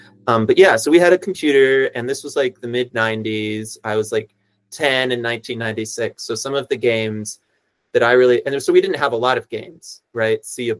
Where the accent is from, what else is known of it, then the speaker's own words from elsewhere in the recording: California, United States; So it's sort of like similar where I grew up in California, right?